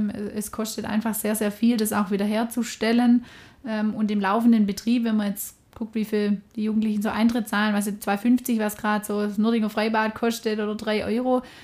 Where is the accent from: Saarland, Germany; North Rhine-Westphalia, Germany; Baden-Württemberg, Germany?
Baden-Württemberg, Germany; Lenningen; ich bin in Lenningen aufgewachsen. Wir haben verschiedene Teilorte, wahrscheinlich im anderen Teilort, aber ich bin im kleinsten Teilort.